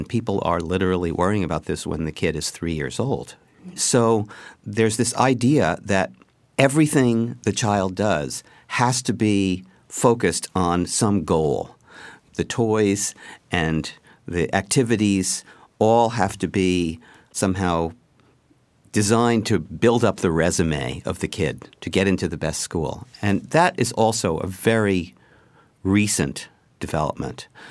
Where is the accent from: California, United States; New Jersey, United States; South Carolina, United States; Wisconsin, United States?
New Jersey, United States; Teaneck; I grew up in Teaneck, New Jersey, which is right outside New York City.